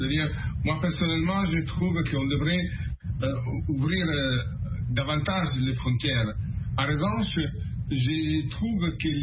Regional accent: Italy; French is a second language; now in France; Moi, je suis italien, j'habite en France

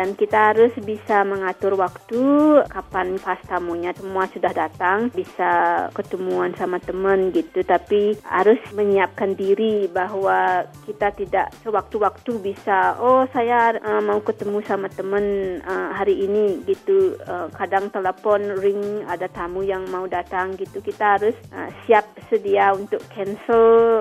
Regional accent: Tabanan, Bali, Indonesia; now in United States; Dari Tabanan, tapi galerinya di Ubud. Saya tinggal di Ubud.

